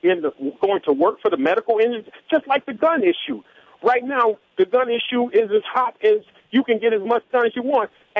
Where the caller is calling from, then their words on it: Virginia, United States; from Virginia.